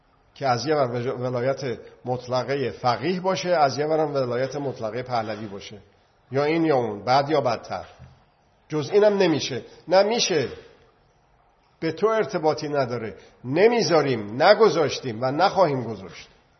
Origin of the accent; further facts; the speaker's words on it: Iran; من ایرانی باید ایران باشه که بگم من ایرانی هستم؟ باید ایران باشه.